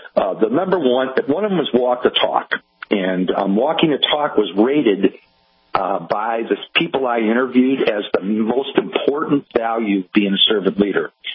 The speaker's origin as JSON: {"language": "English", "town": "Cleveland", "region": "Ohio", "country": "United States", "tie": "born or raised there", "said": "to get into healthcare as an on-the-job trainee respiratory therapist in Cleveland, Ohio, which is my hometown."}